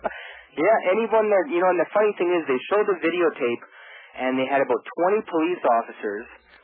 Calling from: Canada; I'm calling from Canada.

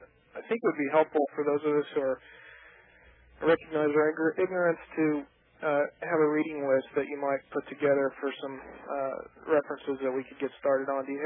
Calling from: Bakersfield, California, United States; I'm calling from Bakersfield.

